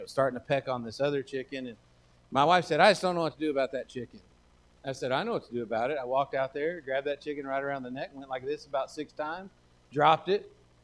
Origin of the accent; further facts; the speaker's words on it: Texas, United States; I'm from Texas. I've only been here a couple months. I'm not sure if I've heard anyone use the word reckon. But where I'm from, we use the word reckon a lot.